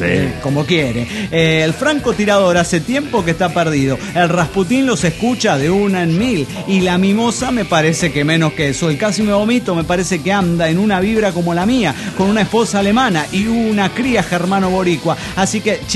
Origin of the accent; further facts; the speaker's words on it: Mexico City, Mexico; del DF mexicano.